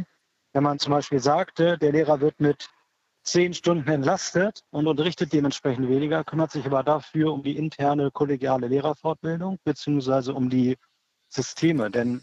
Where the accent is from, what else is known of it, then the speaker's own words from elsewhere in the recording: Lower Saxony, Germany; Ich komme aus dem Landkreis Harburg